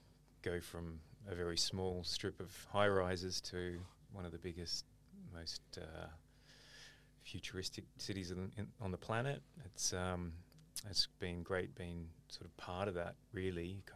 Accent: Gold Coast, Queensland, Australia; also born or lived in Dubai; I'm from the Gold Coast originally, studied at Griffith, but I have been working abroad in Dubai for 18 years and came back a couple of years ago.

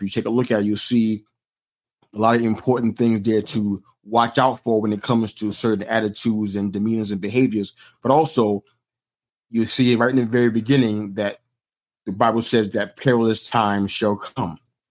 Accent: New York, United States; it reminds me of my hometown. Most people have a misconception of what New York is and how it is.

